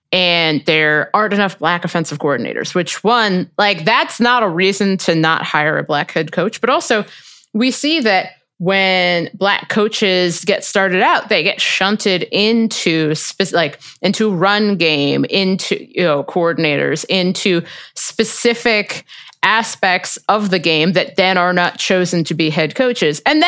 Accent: Cincinnati, Ohio, United States; Like, you know, I'm from Cincinnati.

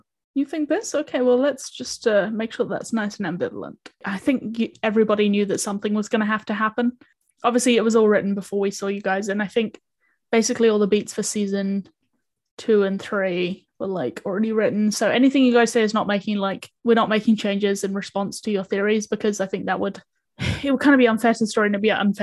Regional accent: New Zealand; because I come from New Zealand

